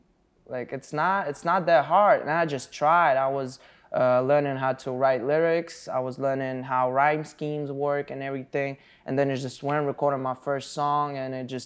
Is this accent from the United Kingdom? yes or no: no; Russia; first language Russian; English is a second language; now in Los Angeles, United States; I came to LA from Russia to work, to make things happen.